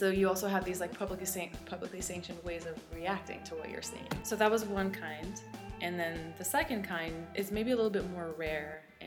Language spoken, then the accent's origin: English; Tehran, Tehran Province, Iran; I do remember a little bit of theater. Theater in Iran is by no means like a populist mode of art making, by any means.